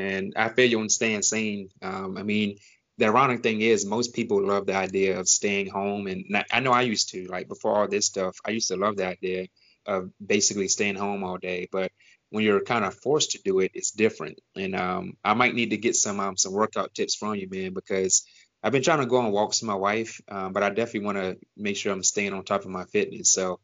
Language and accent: English; Rocky Mount, North Carolina, United States; also born or lived in Greensboro; That is correct. Born and raised in North Carolina. I was born in Greensboro, and I grew up in Rocky Mount, and I live in Raleigh now. So pretty much all Carolinian, North Carolinian.